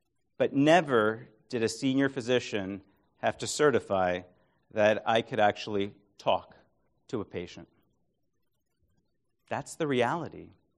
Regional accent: Brooklyn, New York, United States; You see, I was born and bred in Brooklyn, New York, where Whitman spent the first half of his life.

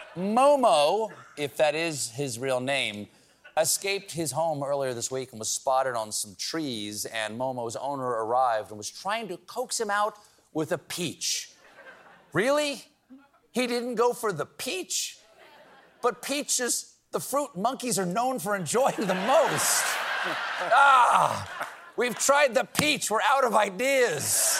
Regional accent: South Carolina, United States; I'm from South Carolina, and I love the accent. It's beautiful, but the show auto-tunes my accent out for a broader national appeal.

